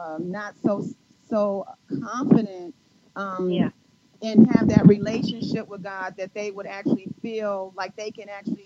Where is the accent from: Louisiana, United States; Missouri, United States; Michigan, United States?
Michigan, United States; Detroit; now in Charlotte, United States; I'm also from Detroit, and I did relocate to Charlotte, North Carolina.